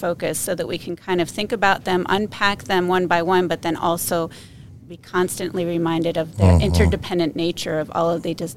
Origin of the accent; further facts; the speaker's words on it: Jacksonville, Florida, United States; I grew up in Duval County Public Schools in Jacksonville, Florida.